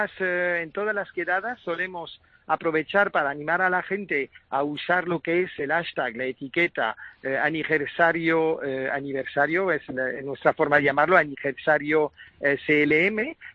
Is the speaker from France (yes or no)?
yes; Paris, Île-de-France, France; soy francés de familia extremeña.